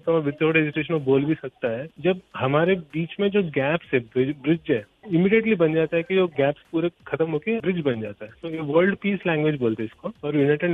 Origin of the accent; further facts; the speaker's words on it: Hyderabad, Telangana, India; now in Pune, India; Basically मैं हैदराबाद से हूँ।